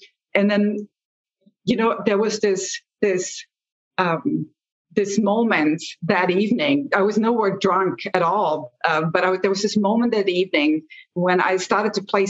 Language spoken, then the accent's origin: English; Austria; English is a second language; moved away as an adult; So I'm originally from Austria, born and raised in Austria, and actually was there until about age 22.